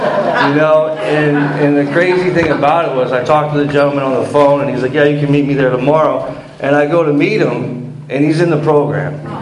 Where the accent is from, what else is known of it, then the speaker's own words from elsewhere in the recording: McCain, United States; also born or lived in Hammond; I was born in Hammond, but I grew up in McCain. I grew up in a trailer park the majority of my early childhood.